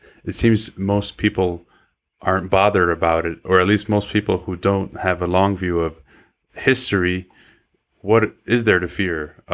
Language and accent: English; Chicago, Illinois, United States; born there; because I was born in Chicago